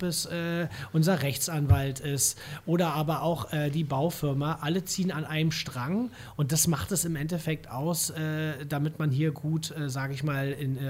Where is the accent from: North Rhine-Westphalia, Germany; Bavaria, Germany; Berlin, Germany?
Berlin, Germany; now in Marbella, Spain; Und ich werde natürlich immer auch meine Heimat Berlin haben, aber meine zweite Heimat Marbella